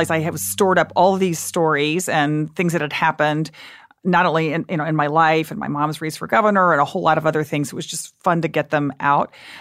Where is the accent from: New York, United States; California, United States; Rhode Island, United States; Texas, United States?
Texas, United States; Dallas; Well, I grew up in Dallas, and my parents in that era were against everything.